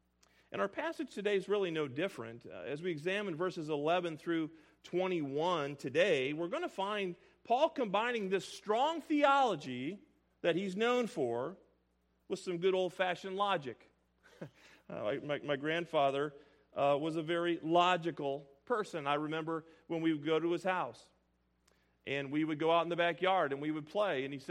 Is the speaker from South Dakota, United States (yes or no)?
no; Illinois, United States; But I'm from Illinois. He's a Chicago guy.